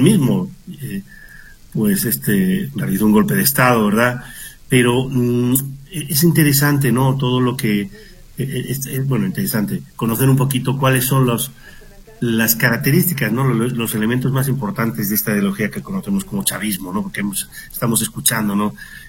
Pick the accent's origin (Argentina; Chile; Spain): Spain; now in Mexico; Yo soy de España, ¿verdad? Que llevo 35 años aquí en México.